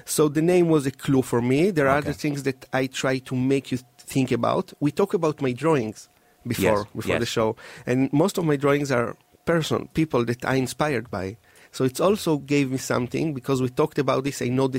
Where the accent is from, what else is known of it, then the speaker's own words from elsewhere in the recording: Israel; moved away; I came from Israel 10 years ago